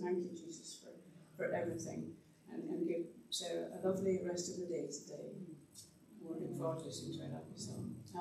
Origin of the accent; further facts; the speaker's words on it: Scotland, United Kingdom; I always feel I'm Scottish, and some people think I'm posh.